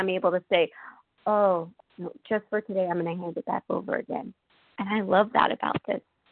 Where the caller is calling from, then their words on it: Florida, United States; I'm calling from Florida.